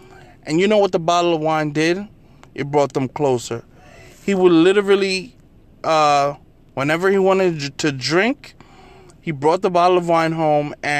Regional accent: New York, United States; I'm like, hey, I'm a New Yorker, watch your mouth.

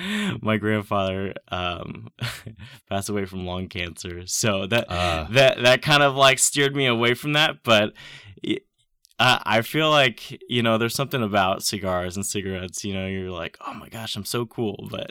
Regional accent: Kansas City, United States; Yeah. Well, I grew up in Kansas City.

